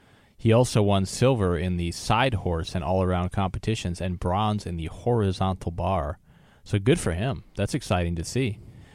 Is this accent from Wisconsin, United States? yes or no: yes; Wisconsin, United States; because growing up in Wisconsin, I played on gravel at my house